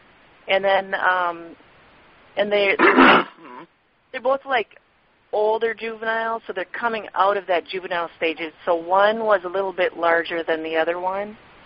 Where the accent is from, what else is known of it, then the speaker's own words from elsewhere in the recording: Minnesota, United States; I had many interactions growing up in Minnesota. My family was very outdoorsy, so I traveled all over the state.